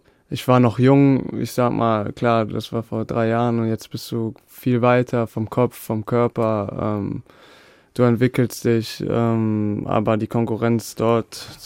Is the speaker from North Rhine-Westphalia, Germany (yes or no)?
yes; Düsseldorf, North Rhine-Westphalia, Germany; Und vor Gladbach war ich in einem kleineren Verein bei uns in Unterrad in Düsseldorf.